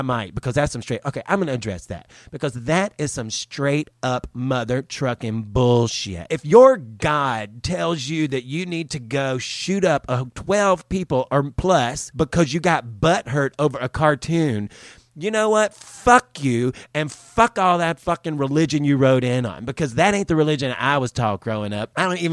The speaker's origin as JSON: {"language": "English", "region": "Southern US", "country": "United States", "tie": "born or raised there", "lives_now": "Hollywood, United States", "said": "I know from experience, because I'm Southern. I grew up in the South."}